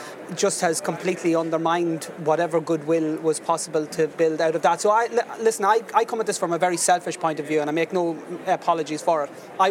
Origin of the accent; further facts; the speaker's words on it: Ireland; I'm from Ireland.